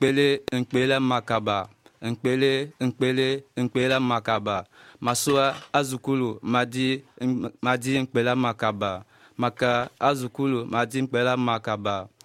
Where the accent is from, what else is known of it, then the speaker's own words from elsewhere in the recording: Cameroon; Ich bin 20 Jahre alt. Ich komme aus Kamerun. Ich bin Rastaman.